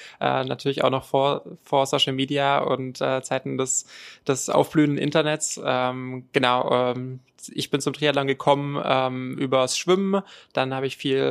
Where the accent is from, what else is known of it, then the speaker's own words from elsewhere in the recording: Ravensburg, Baden-Württemberg, Germany; die Vereinsstrukturen aufgesucht bei uns in Ravensburg